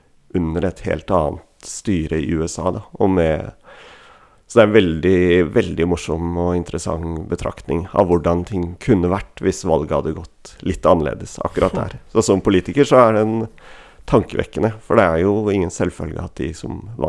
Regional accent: Innlandet, Norway; selv om jeg kom fra Valdres, som egentlig er veldig spredt befolkning, så hadde jeg likevel et sånn hjem der det var veldig kort vei til skolen

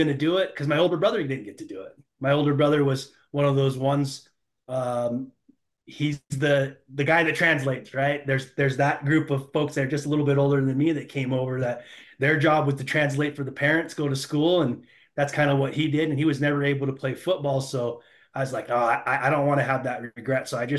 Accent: Sandy, Utah, United States; born in, you know, Sandy, Utah, and I didn't know any better. So 7, 8 years old, I was like, oh yeah, I'm an American

